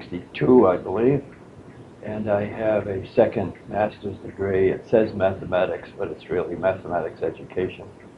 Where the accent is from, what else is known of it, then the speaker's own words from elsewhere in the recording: Gardner, Massachusetts, United States; born there; I was born in Gardner, Massachusetts.